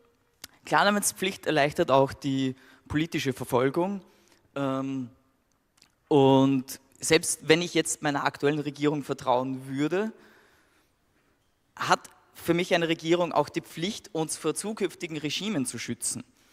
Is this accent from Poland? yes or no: no; Austria; ich bin Österreicher